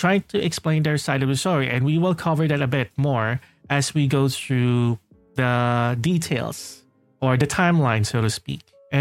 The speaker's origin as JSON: {"language": "English", "country": "Philippines", "said": "So to me, as a Filipino, that is roughly about close to 620,000 Philippine pesos."}